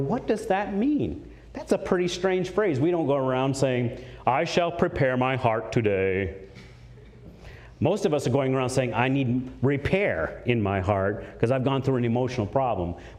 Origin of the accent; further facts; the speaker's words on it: Maine, United States; When I moved south from Maine, for those of you that don't know, I'm fourth generation lumberjack, worked up there logging and been in the backwoods, and I didn't know what civilized life was till I came south.